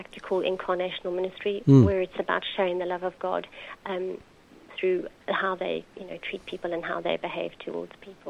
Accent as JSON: {"language": "English", "town": "Johannesburg", "region": "Gauteng", "country": "South Africa", "tie": "born or raised there", "said": "I grew up in South Africa, in Johannesburg. Mm-hmm. So, hence, you can hear from my accent, I'm not a local girl."}